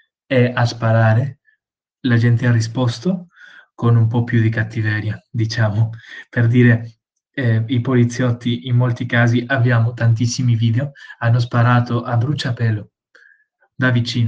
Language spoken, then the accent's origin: Italian; Peru; moved away as an adult; now in Italy; Io sono nato in Perù e ho vissuto in Perù per 18 anni.